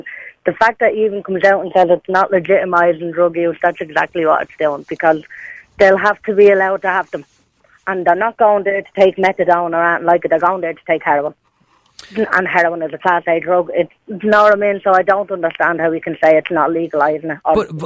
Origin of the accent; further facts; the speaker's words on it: Ballymun, Leinster, Ireland; And believe me, as I said, I grew up in Ballymun. All through my teenage years, that's all you're seeing in the flats